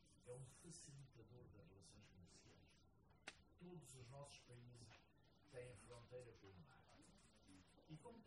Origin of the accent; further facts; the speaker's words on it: Angola; born there; eu nasci em Angola e a minha alma está sempre repartida entre dois países, Portugal e Angola, e sinto dos dois lados.